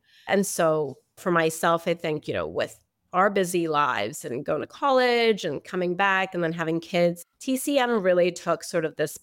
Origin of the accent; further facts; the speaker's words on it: Hong Kong; Growing up in Hong Kong with traditional Chinese medicine, I always saw my grandparents take, you know, boiling their soups and teas